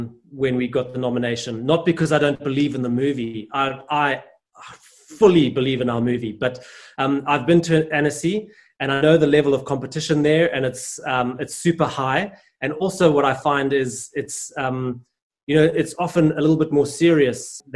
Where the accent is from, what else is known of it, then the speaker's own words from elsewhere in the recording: Zimbabwe; So again, having been born and growing up in Zimbabwe